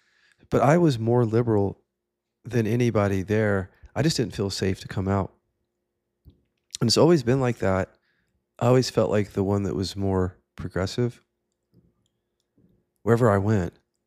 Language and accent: English; Midwest, United States; But for me, I grew up in the Midwest as a gay kid.